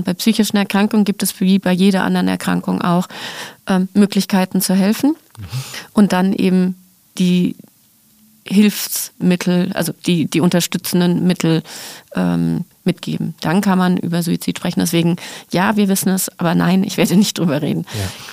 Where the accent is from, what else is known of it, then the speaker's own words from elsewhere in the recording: Frankfurt, Hesse, Germany; Ich als Frankfurterin